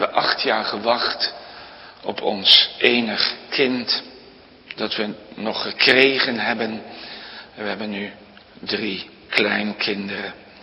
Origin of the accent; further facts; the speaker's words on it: Gelderland, Netherlands; born there; ik ben geboren in de Betuwe als derde in een gezin van 8. Een slagersgezin. Ik was 17, toen ging ik in Amsterdam taal- en letterkunde studeren.